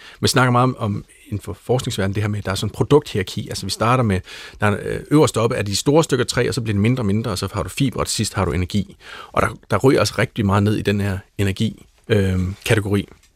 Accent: Aalborg, North Denmark Region, Denmark; da vi var børn i Aalborg.

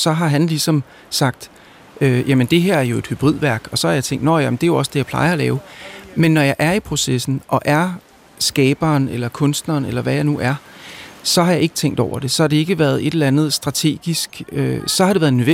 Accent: Roskilde, Zealand, Denmark; jeg er opvokset i Roskilde og har siden barnsben skrevet og tegnet og spillet musik

